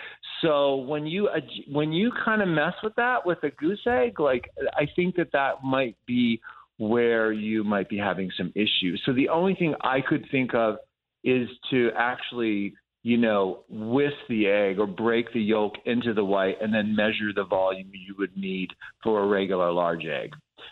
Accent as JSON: {"language": "English", "town": "Williamsport", "region": "Pennsylvania", "country": "United States", "tie": "born or raised there", "said": "I grew up in central Pennsylvania, in a small city called Williamsport."}